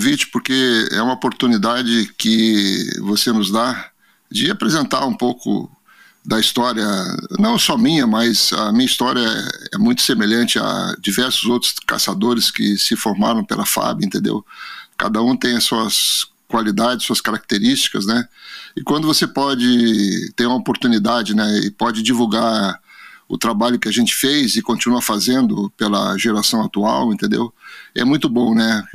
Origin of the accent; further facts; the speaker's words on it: Canoas, Rio Grande do Sul, Brazil; born there; Eu realmente nasci em Canoas, né?